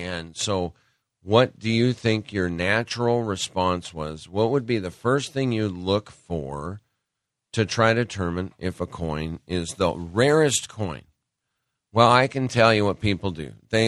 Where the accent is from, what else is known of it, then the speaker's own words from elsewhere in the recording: Montana, United States; Or, I grew up in Montana.